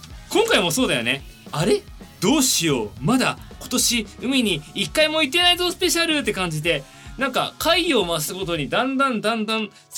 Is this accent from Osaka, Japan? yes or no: no; Tokyo, Japan; 東京出身でございます。東京生まれの東京育ちですね。